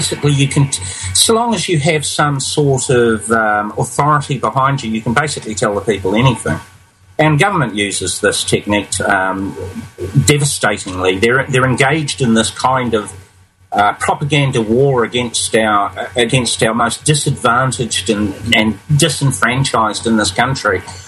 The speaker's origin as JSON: {"language": "English", "country": "New Zealand", "said": "And I said, \"I come from New Zealand, dear, you know? I'm a colonial.\""}